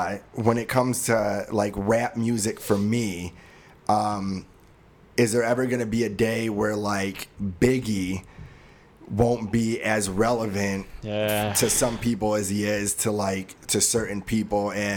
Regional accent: Medina, United States; Well, I'm from Medina, so like

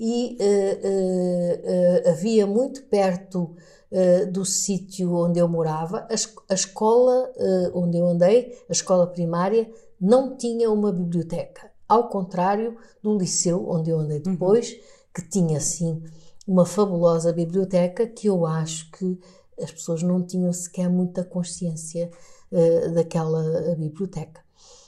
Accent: Angola; era professor primário em Angola, na minha terra.

